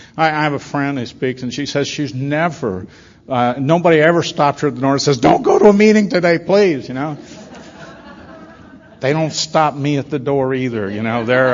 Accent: Oklahoma, United States; now in Miami, United States; I'm a Sooner from Oklahoma, really.

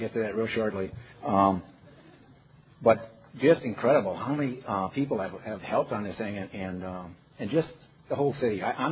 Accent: Waukesha, Wisconsin, United States; I'm from Waukesha, Wisconsin, small town west of Milwaukee.

